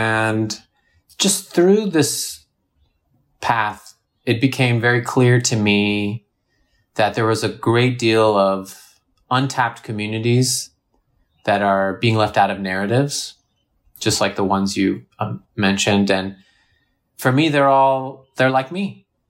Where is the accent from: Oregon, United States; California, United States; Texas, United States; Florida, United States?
California, United States; Irvine; Growing up in the United States, and where I'm from Irvine. And Irvine, California, you know, everyone who knows about it colloquially refers to it as a bubble